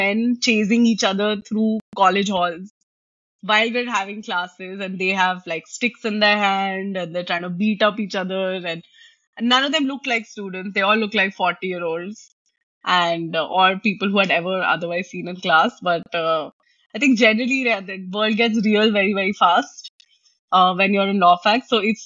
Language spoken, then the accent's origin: English; Patna, Bihar, India; I came from Patna, which was anyway a very sheltered small town in the sense of those state capital, not very developed.